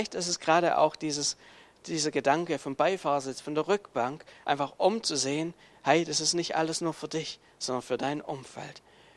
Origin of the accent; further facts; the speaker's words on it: Baden-Württemberg, Germany; ich gucke als Pastor, Schwabe und als Erbe die ganze Sache